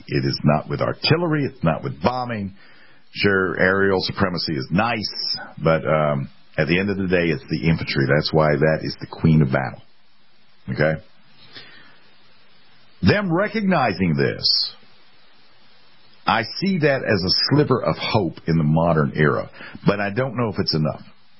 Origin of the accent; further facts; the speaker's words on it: South Carolina, United States; Here in my home state, the mistress got another politician the other day. For the longest time here in South Carolina, they have said that Bobby Harrell runs the state.